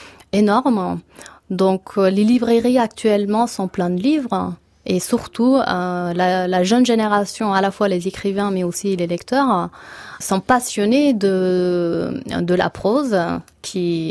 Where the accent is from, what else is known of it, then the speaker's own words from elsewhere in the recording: Kabul, Afghanistan; moi je suis originaire de Kaboul, donc quand j'y vais, je vais à Kaboul.